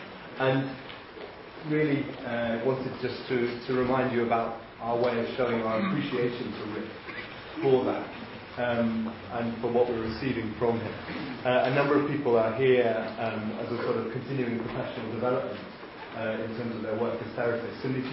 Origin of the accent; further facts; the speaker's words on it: England, United Kingdom; as English people particularly, it's our model